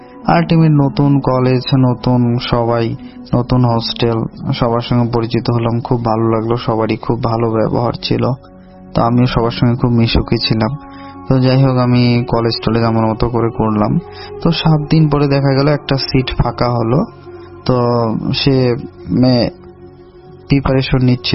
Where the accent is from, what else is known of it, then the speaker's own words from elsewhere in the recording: Thakurgaon, Rangpur Division, Bangladesh; now in Siliguri, India; আমার বাড়ি ঠাকুরগাঁয়ে। তো আমি কিছু অনেক দিন আগেই ইন্ডিয়াতে শিফট করি, এখন আমি শিলিগুড়িতে থাকি।